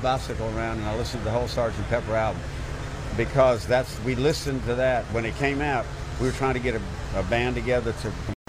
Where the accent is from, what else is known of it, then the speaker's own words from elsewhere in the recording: Gulf Coast, United States; The stage is air conditioned, and I grew up on the Gulf Coast.